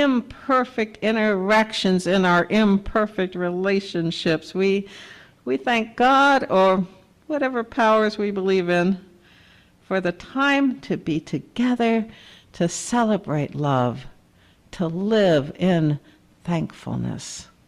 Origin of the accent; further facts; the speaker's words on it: Great Barrington, Massachusetts, United States; born not far from here in Great Barrington, Massachusetts, which was my hometown for a long time.